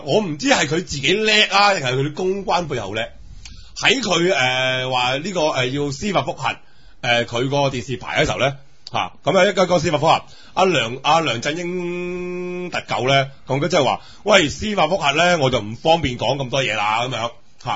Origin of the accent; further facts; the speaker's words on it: Hong Kong; 即是我是香港人啦